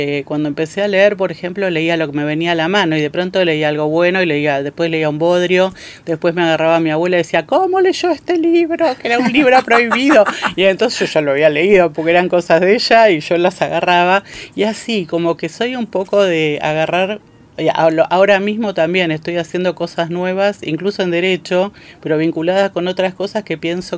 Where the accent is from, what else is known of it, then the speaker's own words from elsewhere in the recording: Argentina; si soy argentina tengo que saber.